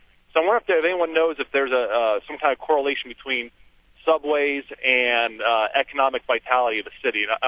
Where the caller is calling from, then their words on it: Cleveland, Ohio, United States; I'm calling from Cleveland, and my wife and I, we travel extensively.